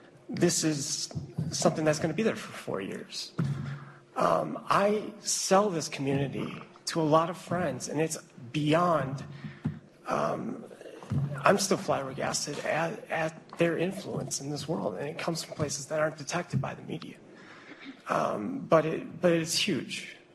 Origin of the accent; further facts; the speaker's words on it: Madison, United States; I'm from Madison. I'm from this entire state. I got my degrees 20 years ago here, sociology, economics.